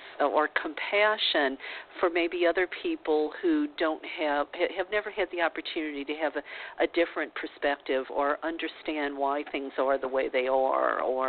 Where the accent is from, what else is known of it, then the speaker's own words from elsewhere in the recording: the South, United States; I mean, I was brought up in the South, and I will say, here on live radio that, I grew up a racist because I didn't know any better